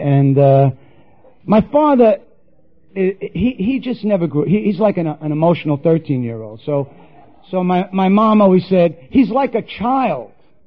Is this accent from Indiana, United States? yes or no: no; New York City, New York, United States; You know, born and raised, Bronx, New York City